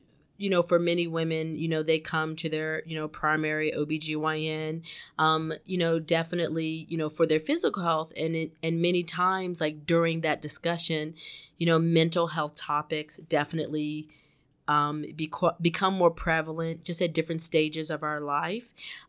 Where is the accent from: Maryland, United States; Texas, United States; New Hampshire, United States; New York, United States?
Maryland, United States; also born or lived in North Carolina; now in New Jersey, United States; I'm originally from Maryland. I went to undergrad at Wake Forest University in Winston-Salem, North Carolina.